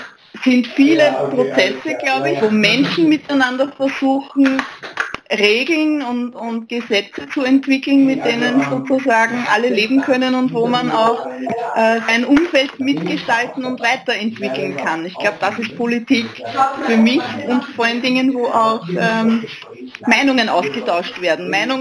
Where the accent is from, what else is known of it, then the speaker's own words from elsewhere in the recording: Lower Austria, Austria; mein Bundesland, aus dem ich komme. Ich komme aus Niederösterreich.